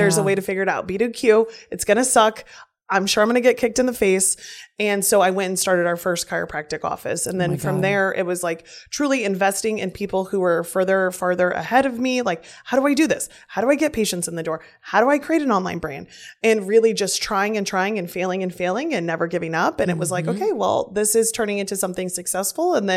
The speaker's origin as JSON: {"language": "English", "region": "Kansas", "country": "United States", "tie": "born or raised there", "moved": "yes", "said": "I'm originally from the Midwest in Kansas in a small town on a farm. And we live in Jersey."}